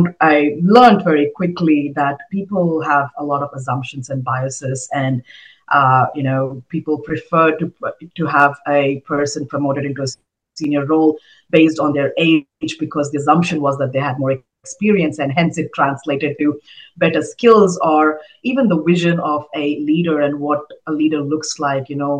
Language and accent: English; India; And I come from India